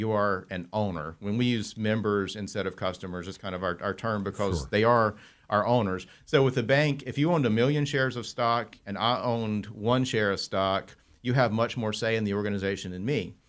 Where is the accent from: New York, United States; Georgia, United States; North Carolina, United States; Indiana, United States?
North Carolina, United States; Granite Falls; I grew up in the Hickory area, specifically Granite Falls. My mom and dad still live in that area.